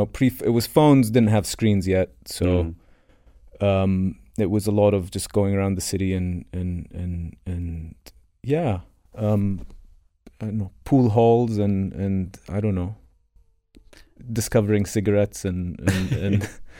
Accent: Amman, Amman Governorate, Jordan; I grew up in Amman. It's a quiet... it's a quiet place, really, for the most part

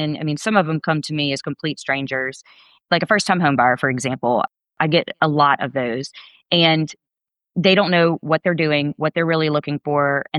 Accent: Clinton, Louisiana, United States; So I was raised in Clinton, Louisiana, which is a really small country town.

